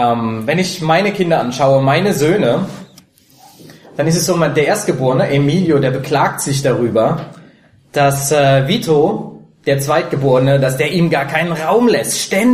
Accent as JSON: {"language": "German", "region": "Berlin", "country": "Germany", "said": "ich komme aus Berlin."}